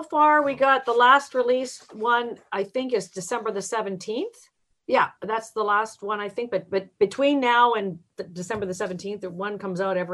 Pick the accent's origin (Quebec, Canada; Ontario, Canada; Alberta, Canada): Ontario, Canada; Windsor; first language German; English is a second language; So my mother tongue was German. I didn't speak a word of English until I went to kindergarten in Windsor, Ontario. So I speak fluent German.